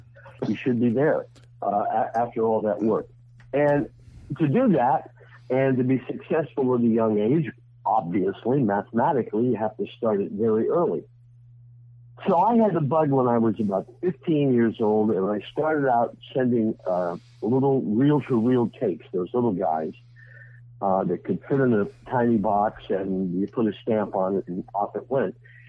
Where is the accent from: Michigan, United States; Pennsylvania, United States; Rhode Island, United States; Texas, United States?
Pennsylvania, United States; Pittsburgh; accent: Pittsburgh; my Pittsburgh accent was as thick enough to cut with a knife